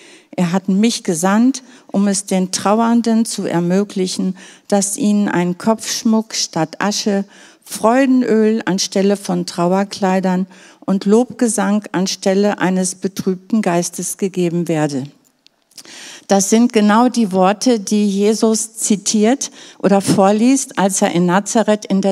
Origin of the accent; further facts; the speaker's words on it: North Rhine-Westphalia, Germany; Ich bin im Münsterland aufgewachsen als älteste von 4 Geschwistern.